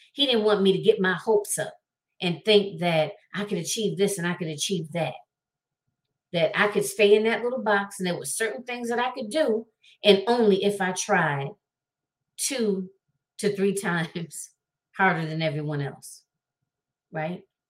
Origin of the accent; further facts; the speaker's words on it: Michigan, United States; So I was born, or shall I say, I was born and raised in Michigan. I grew up in a two-parent household.